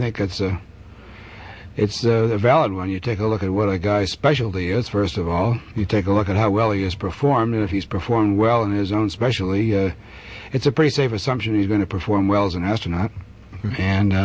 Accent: New Hampshire, United States; Well, I come from New England, state of New Hampshire, actually. I was born there, went through high school in New Hampshire

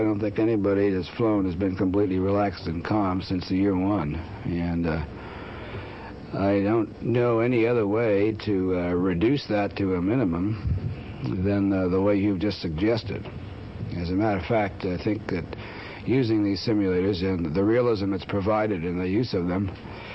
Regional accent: New Hampshire, United States; Well, I come from New England, state of New Hampshire, actually. I was born there, went through high school in New Hampshire, then went away to the Naval Academy for my undergraduate training

